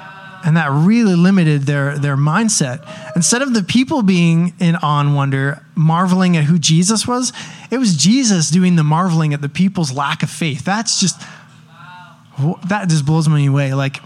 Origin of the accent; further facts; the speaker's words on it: Canada; it took me leaving my own country in Canada